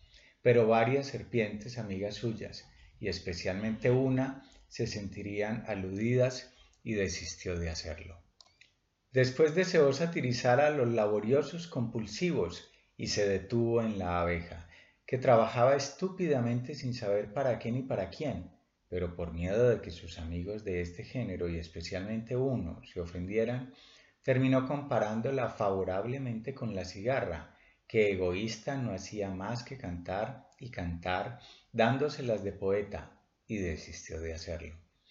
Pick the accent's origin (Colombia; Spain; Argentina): Colombia; de Colombia.